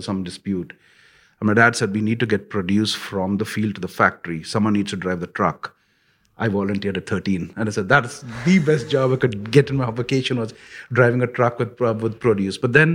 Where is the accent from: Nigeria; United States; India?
India; when I grew up in India, labor was cheap.